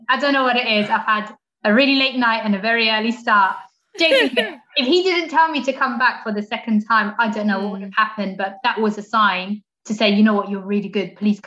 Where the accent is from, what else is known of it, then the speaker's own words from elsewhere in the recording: Portsmouth, South East England, United Kingdom; And as you can probably all tell by looking at me, I'm not from around here. I'm actually from Portsmouth.